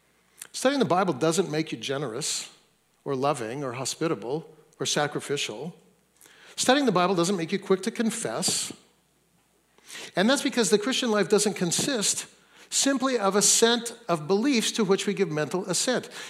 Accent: Fresno, California, United States; now in Seattle, United States; I grew up in Fresno, though I live in Seattle now, and this was an annual pilgrimage for our family to Mount Hermon.

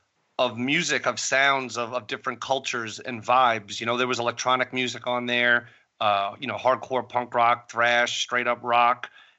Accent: Queens, New York, United States; You know, like growing up in New York. I grew up in Queens, New York

